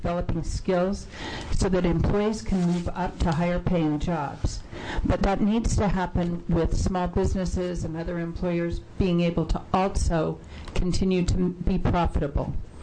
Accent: Salem, Oregon, United States; from Salem, Oregon.

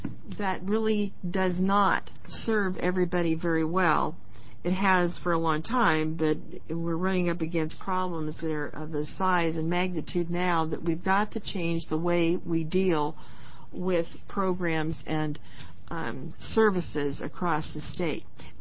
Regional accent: Oregon, United States; Oh, I'm sorry. … from Gillam County, retired county judge.

